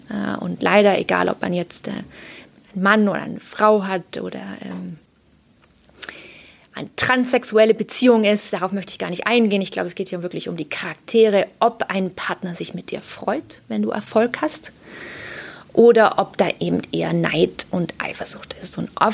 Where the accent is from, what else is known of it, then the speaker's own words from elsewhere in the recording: Germany; als Deutsche